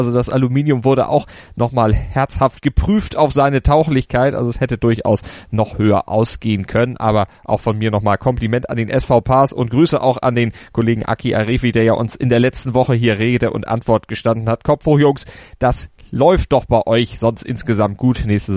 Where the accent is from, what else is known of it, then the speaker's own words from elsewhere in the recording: Hamburg, Germany; ich als Hamburger drücke natürlich die Daumen